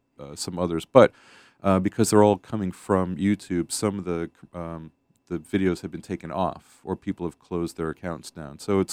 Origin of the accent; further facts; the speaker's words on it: New York, United States; I am from New York originally, so I was conflicted.